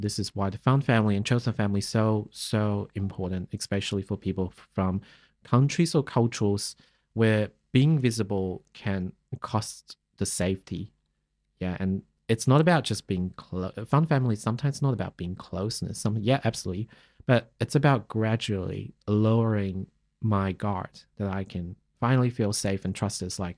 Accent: China; English is a second language; how I felt like when I was growing up in China.

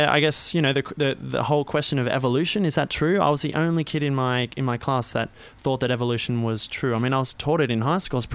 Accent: Australia; growing up in Australia

